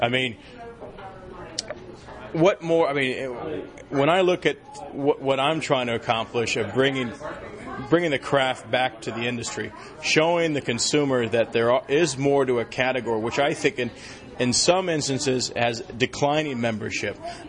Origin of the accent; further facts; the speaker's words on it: United States; And to me, as an American, I thought to myself, why couldn't I have that experience back in the United States?